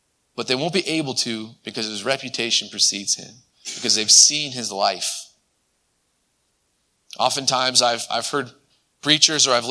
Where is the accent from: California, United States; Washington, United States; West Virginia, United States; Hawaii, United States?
California, United States; Hayward; born there; But you can tell now. I was born in Hayward. I was raised in this church.